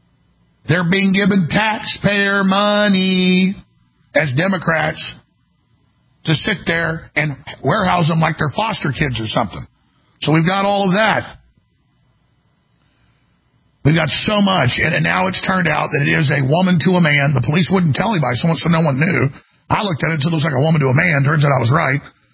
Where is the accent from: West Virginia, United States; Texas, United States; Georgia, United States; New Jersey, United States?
Texas, United States; Dallas; I mean, I'm not the toughest guy around, but I grew up in Dallas, and it was rough.